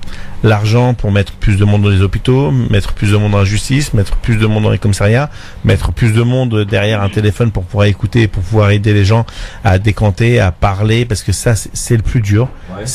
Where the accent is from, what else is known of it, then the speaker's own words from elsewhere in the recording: France; on n'est plus maghrébin, nous on est français.